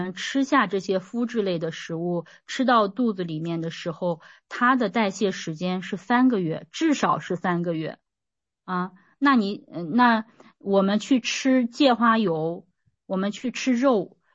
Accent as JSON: {"language": "Chinese", "region": "North China", "country": "China", "said": "因为我是北方人，我就特别爱吃面食。"}